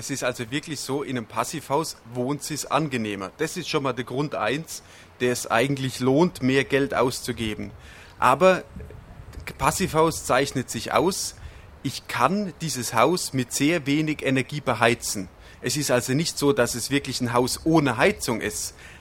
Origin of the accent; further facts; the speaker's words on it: Bad Wörishofen, Bavaria, Germany; Ich komme, wie gesagt, aus Bad Würrishofen.